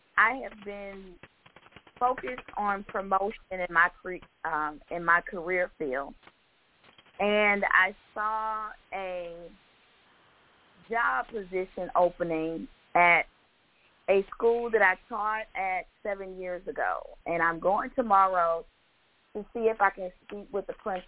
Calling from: Georgia, United States; from Georgia.

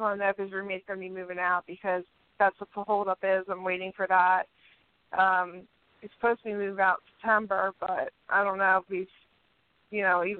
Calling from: West Virginia, United States; Yes, Nicole, and I'm calling from West Virginia.

